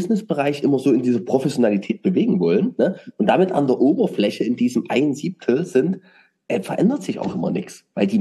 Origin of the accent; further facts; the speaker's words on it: Saxony, Germany; ich kann schon gar nicht sprechen, ja, als Sachse, ne